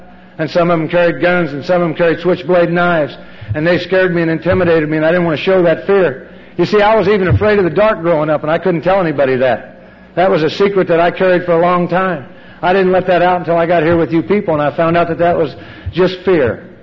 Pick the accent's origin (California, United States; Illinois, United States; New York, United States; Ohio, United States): Illinois, United States; Danville; born there; I was born in Danville, Illinois.